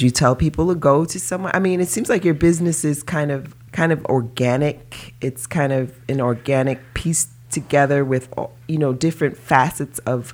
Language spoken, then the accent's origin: English; New York, United States; just going through all that because I'm a New Yorker.